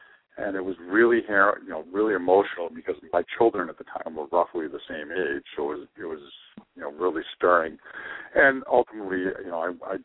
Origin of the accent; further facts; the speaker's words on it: Madbury, New Hampshire, United States; I am from New Hampshire. I'm in Madbury, a little town just west of Dover.